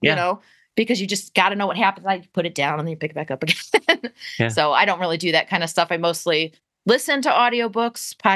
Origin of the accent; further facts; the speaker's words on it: Fort Lauderdale, Florida, United States; born there; You know, because I was born in Florida and we visited back many times.